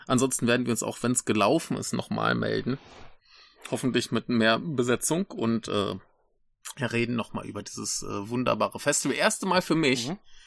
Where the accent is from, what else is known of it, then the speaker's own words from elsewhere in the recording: Braunschweig, Lower Saxony, Germany; ich komme ja eigentlich so aus der Gegend Braunschweig.